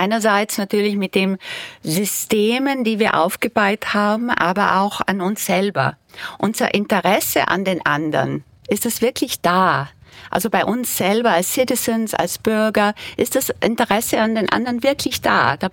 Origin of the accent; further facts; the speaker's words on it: Trentino-Alto Adige, Italy; wenn man sich außerhalb von Südtirol aufhält. Das hängt damit zusammen, dass natürlich in Italien man erkennt an meinem Akzent und sehr oft dann die Antwort kommt, ma tu non sei Italiana. Und da muss ich mir erst erklären, dass ich schon Italienerin bin.